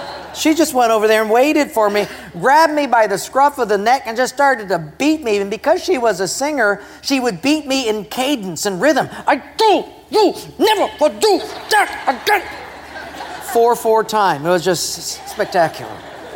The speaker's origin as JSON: {"language": "English", "region": "Hawaii", "country": "United States", "tie": "born or raised there", "said": "I grew up in Palolo Valley. My mother was just a local Japanese lady"}